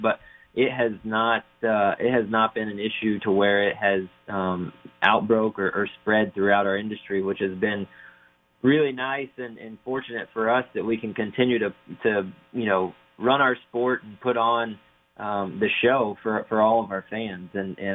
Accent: Florida, United States; And in growing up in Florida, bowling is awesome in the summer because it's so hot to do anything else outside.

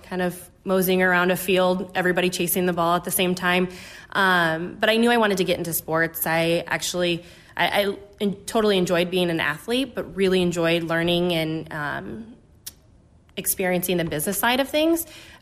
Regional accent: Charleston, Illinois, United States; So I'm from a small town in Illinois, Charleston, Illinois

